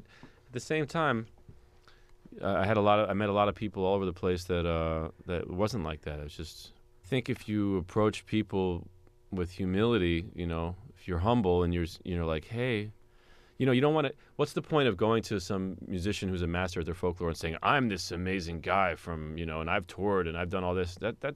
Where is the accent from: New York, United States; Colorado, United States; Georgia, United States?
New York, United States; New York City; I grew up in Manhattan, you know, listening to my father's played avant-garde jazz music